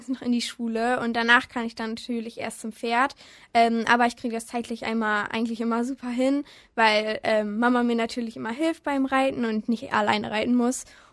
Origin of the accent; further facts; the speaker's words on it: Lienen, North Rhine-Westphalia, Germany; ich bin 14 Jahre alt und ich komme aus Lienen. Ist ein relativ kleines Dorf, aber wir fühlen uns da sehr wohl mit unseren 4 Ponys.